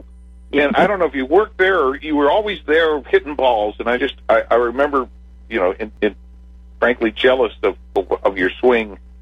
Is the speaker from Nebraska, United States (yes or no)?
yes; Omaha, Nebraska, United States; I grew up in Omaha, Nebraska, as did she